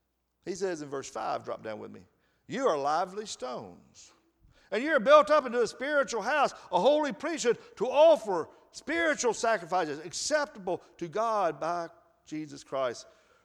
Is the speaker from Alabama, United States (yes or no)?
yes; Athens, Alabama, United States; And we'll say, well, we're from Alabama. And they'll say, well, I thought so. I could tell by your accent. You know, well, that's okay. I'm proud of Alabama. And they'll say, where at? And I'll say, Athens.